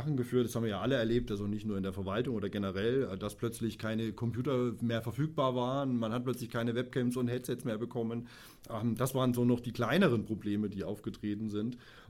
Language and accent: German; Bavaria, Germany; ich komme aus Bayern, ich wohne in Niederbayern in der Stadt Deggendorf.